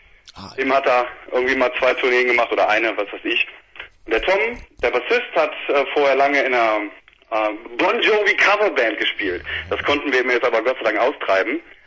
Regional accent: Cologne, North Rhine-Westphalia, Germany; Wir kommen aus Köln, jawohl.

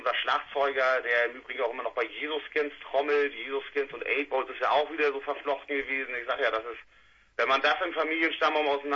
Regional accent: Lower Saxony, Germany; born there; geboren in Niedersachsen.

